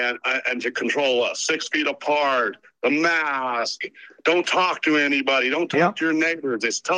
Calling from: Georgia, United States; I'm in Georgia, sir.

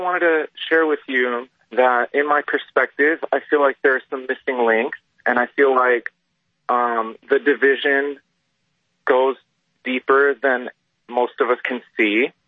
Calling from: California, United States; And I'm calling from California

